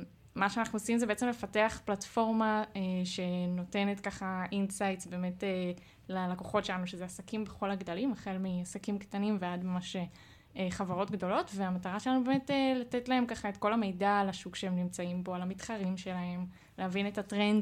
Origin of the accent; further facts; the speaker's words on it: Haifa, Haifa District, Israel; במקור אני מחיפה